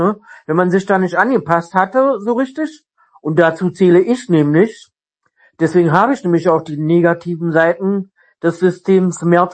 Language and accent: German; East Germany, Germany; Ich bin Ossi, da aufgewachsen und schon immer halt Ossi gewesen.